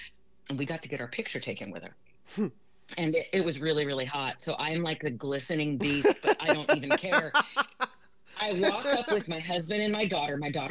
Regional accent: Oakland, California, United States; being from my hometown of Oakland

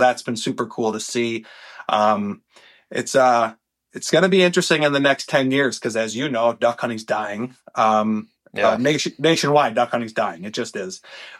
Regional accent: Wisconsin, United States; Even though I'm from Wisconsin, I have every right to go down there, buy my license, and hunt that water.

